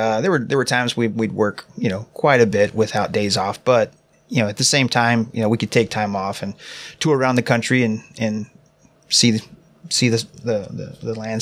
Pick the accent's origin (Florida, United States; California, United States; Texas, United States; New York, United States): Texas, United States; Lampasas; No, I'm from Lampasas, Texas.